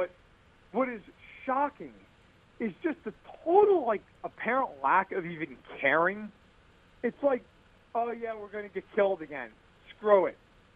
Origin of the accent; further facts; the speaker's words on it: New York, United States; everyone who I'm sure hears me speak knows I'm from New York